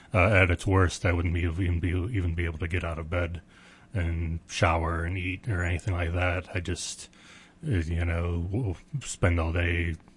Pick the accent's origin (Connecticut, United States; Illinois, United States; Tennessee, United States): Illinois, United States; also born or lived in Ohio; Originally from Illinois, and then I lived in Ohio for a while.